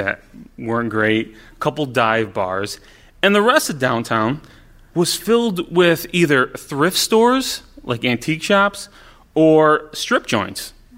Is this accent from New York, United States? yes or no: yes; Utica, New York, United States; My story takes place in the late 90s in downtown Utica, which was my hometown. It was the day before the eve I left for college, so it was my last day in town